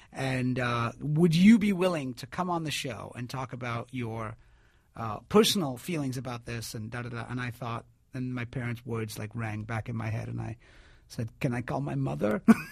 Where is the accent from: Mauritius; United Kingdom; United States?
United Kingdom; You know, growing up in the UK, I always, as an Indian immigrant, you never felt like you were part of the British.